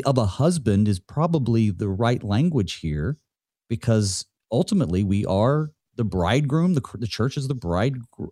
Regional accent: North Carolina, United States; Now I'm from North Carolina, so you have to understand my context.

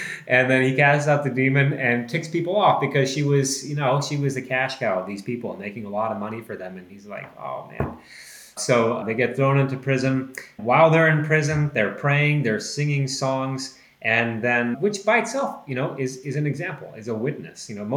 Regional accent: United States; But I think especially as an American, we really don't like people telling us what to do.

